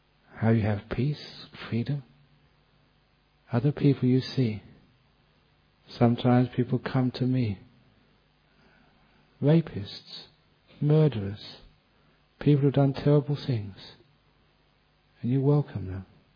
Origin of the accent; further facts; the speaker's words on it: England, United Kingdom; my home country was England.